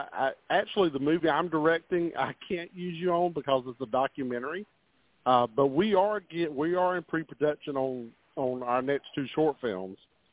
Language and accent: English; Virginia, United States; And from my hometown of Virginia, if I say I need something, most time they pop up and somebody's got somebody that can do it.